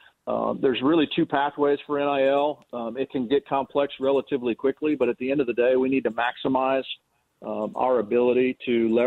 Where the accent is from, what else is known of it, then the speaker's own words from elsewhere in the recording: Manhattan, Kansas, United States; Both my wife, Jennifer, and I were born and raised in Manhattan. My parents both worked on campus there in Manhattan.